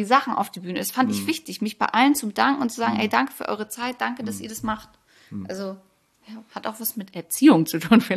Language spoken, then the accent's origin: German; Hamburg, Germany; ich komme ja eigentlich aus Hamburg